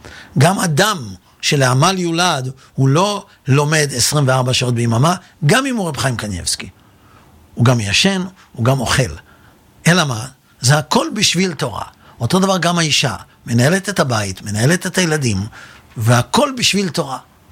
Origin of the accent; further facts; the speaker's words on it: Netanya, Central District, Israel; now in Jerusalem, Israel; קודם כל, אני גדלתי בנתניה. ובעיר הזאת כל הרחובות היו פתוחים לתנועה בשבת.